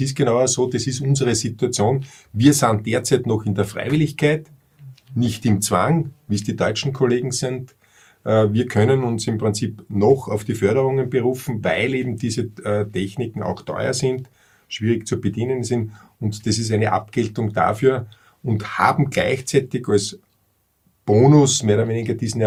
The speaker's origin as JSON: {"language": "German", "country": "Austria", "said": "die wir bei uns in Österreich jetzt überlegen"}